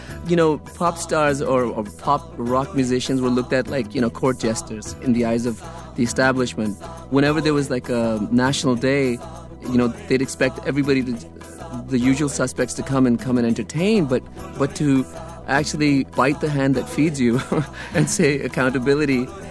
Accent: New York, United States; And I looked at my life growing up in Rockland County, New York, where I was in a garage band with Jewish kids, with Christian kids, and there was never, you know, we didn't live in the caves.

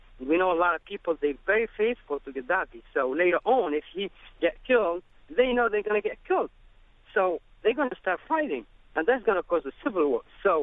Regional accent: Tunisia; See, I'm originally from Tunisia.

